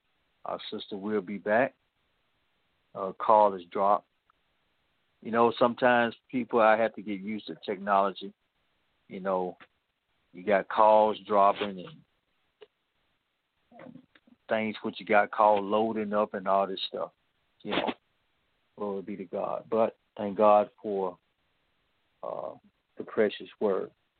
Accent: Chicago, Illinois, United States; now in Mississippi, United States; You know, I was born in Chicago, some of you know, and so living in Chicago and being among all that snow, and got down here in Mississippi

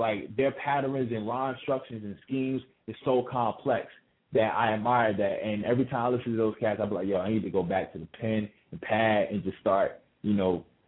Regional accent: Fort Riley, Kansas, United States; now in California, United States; freshman year came through and I moved to California from Fort Riley, Kansas, whatever, I just really got so involved with the culture

